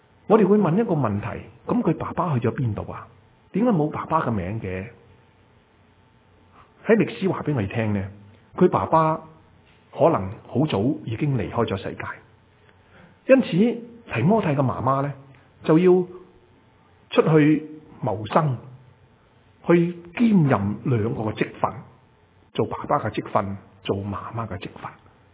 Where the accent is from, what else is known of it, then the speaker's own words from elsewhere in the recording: China; 我们中国人的社会当中，我们的名字其实都讲出是爸爸妈妈对我们的那个期望